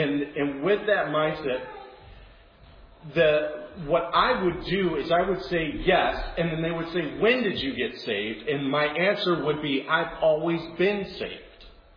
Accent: Warrenton, Missouri, United States; moved away as an adult; also born or lived in Springfield, Missouri; I grew up in Warrenton, lived here until the age of 24, and then I moved down to Springfield, Missouri, went to school at Baptist Bible College for a year

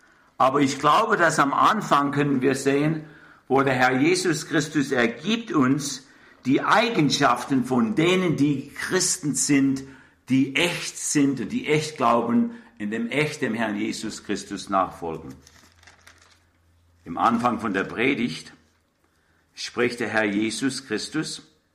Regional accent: Karlsruhe, Baden-Württemberg, Germany; Ich bin in Karlsruhe aufgewachsen. Mein Vater ist im Zweiten Weltkrieg gefallen. Ich wurde bei meinen Großeltern aufgezogen. Wir wohnten in der Stadt drin, Karlsruhe drin, im fünften Stock

